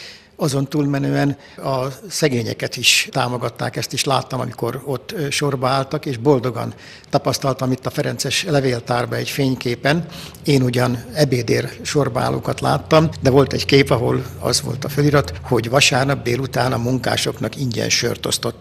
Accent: Pécs, Baranya, Hungary; Pécsett születtem egy igazán katolikus, gyakorló keresztény családban, így Pécs városának szinte majdnem minden templomát már gyerekkoromban végigjártam.

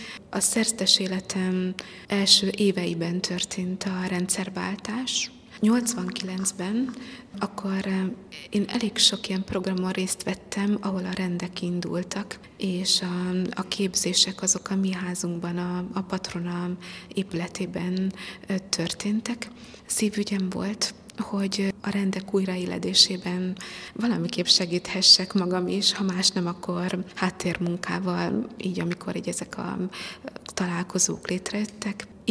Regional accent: Szekszárd, Tolna, Hungary; Szekszárdi vagyok, Szekszárdon születtem.

